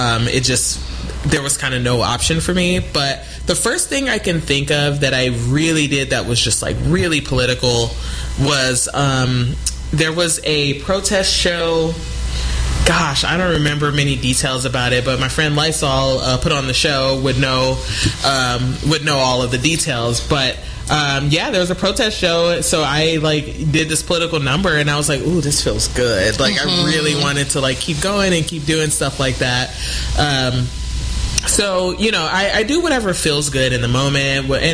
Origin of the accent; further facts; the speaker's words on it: Detroit, Michigan, United States; Like, I grew up in Detroit in the fucking hood, and I went to shit-ass schools